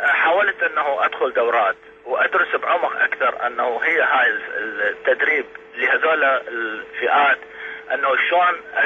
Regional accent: Iraq; now in United States; جيت 1982 بعد ما انه طلعت من العراق، كانت فترة حرب. جيت لأمريكا

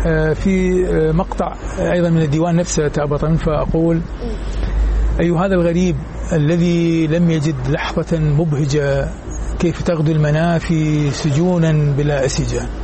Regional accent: Iraq; moved away; أنا من خرجت من العراق 1993، حوالي الآن 21 سنة، لكن أحس أنني لا أزال متواصل، وكأنني تركت العراق أمس

